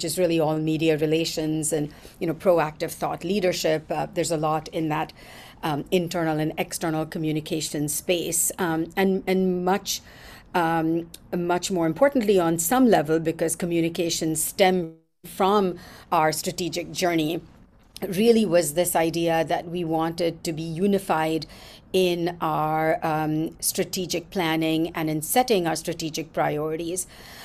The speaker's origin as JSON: {"language": "English", "town": "Mumbai", "region": "Maharashtra", "country": "India", "tie": "born or raised there", "said": "So I never really actually went to school in the US. I was born and raised in Mumbai, or Bombay, as I still like to call it."}